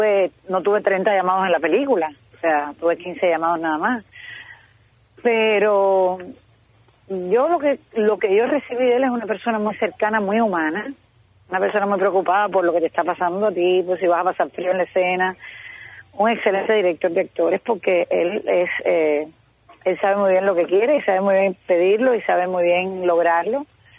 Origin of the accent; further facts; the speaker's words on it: Cuba; moved away; Yo salí de Cuba en el año 96